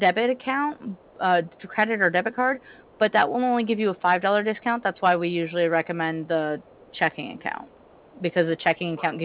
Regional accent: France; I'm from France, so, I mean, it kind of makes sense.

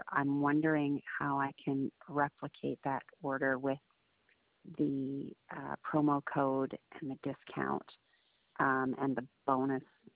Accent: Canada; I'm a Canadian customer that tried to purchase some products online, and I got a little confused by the policies

